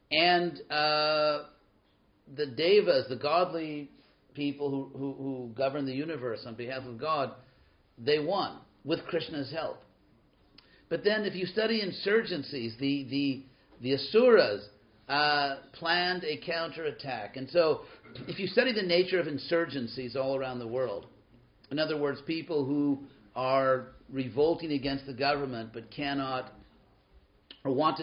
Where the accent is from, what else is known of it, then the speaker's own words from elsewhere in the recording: Hollywood, California, United States; I'm from Hollywood.